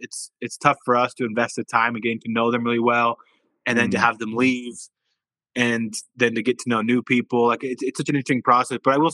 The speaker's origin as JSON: {"language": "English", "country": "United States", "lives_now": "Wyoming, United States", "said": "I'm very aware that I am an American male who visits Colombia but lives in Wyoming."}